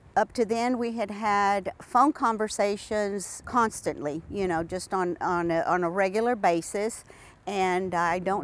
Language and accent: English; Tyler, Texas, United States; I'm from Tyler, Texas.